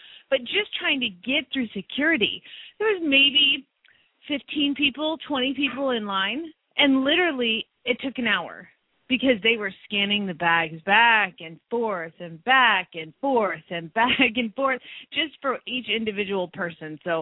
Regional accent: Phoenix, Arizona, United States; from Phoenix, Arizona

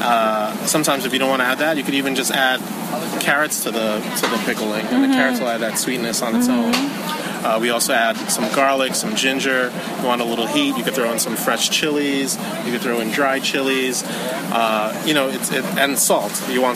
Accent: New York, United States; born there; I was born here in New York. My mom's from the Philippines, and my dad's from Thailand.

